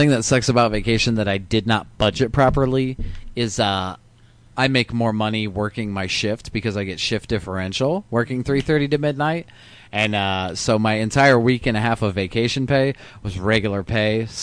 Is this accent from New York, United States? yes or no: yes; Brooklyn, New York, United States; Yonkers. I'm from Brooklyn.